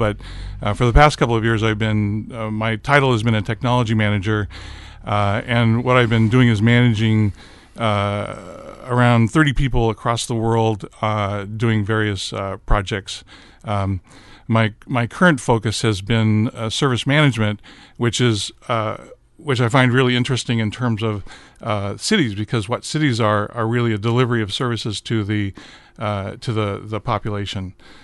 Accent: Dallas, Oregon, United States; born there; I was born in Dallas, Oregon, down by Salem.

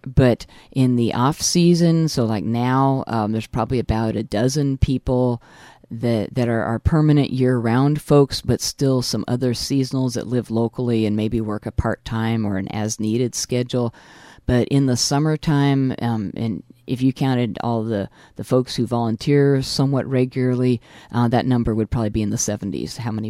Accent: Oregon, United States; I grew up in Oregon in the Willamette Valley and have always enjoyed history

